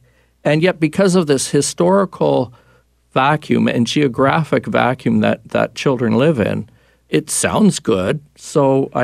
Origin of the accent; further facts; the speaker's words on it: Canada; And I'm from Canada, so I'm well familiar with the healthcare system there.